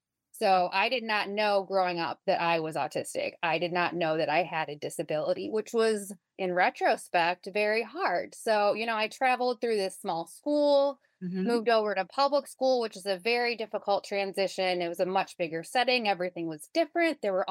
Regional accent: Cleveland, Ohio, United States; So I am from Cleveland, Ohio, which I am very proud of, which is why I mention it. And I grew up in Cleveland proper

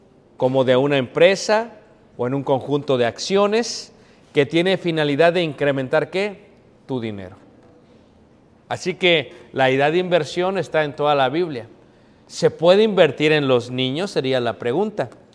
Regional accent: Mexico; moved away; Pero me gustaban tanto, hermanos, que coleccioné más de 120. Hasta que me vine de México y quién sabe qué les pasó.

